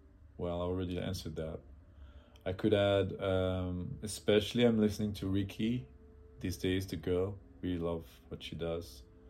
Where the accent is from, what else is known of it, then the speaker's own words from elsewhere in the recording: Paris, Île-de-France, France; I'm from Paris.